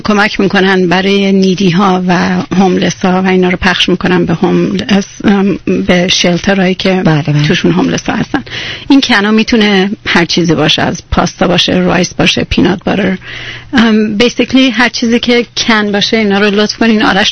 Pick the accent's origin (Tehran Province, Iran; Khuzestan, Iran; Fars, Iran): Fars, Iran; Shiraz; accent: Shirazi; و من برای اینکه من دوربر مامان بابا که میافتم لهجه شیرازی پیکاپ میکنم